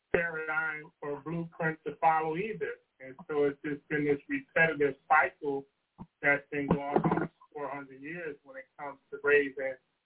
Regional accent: Compton, California, United States; growing up in Compton, where in the 80s, when the gang culture was at its height, I was naturally attracted

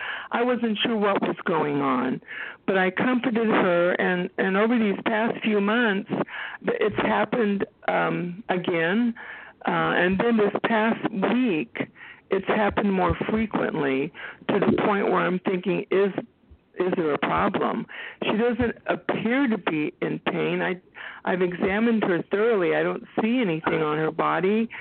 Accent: Texas, United States; And I'm from Texas.

